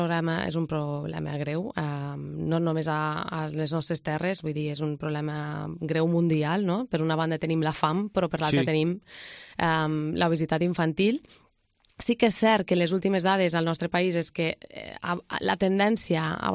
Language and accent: Catalan; Almenar, Catalonia, Spain; Jo soc d'un poble, soc d'Almenar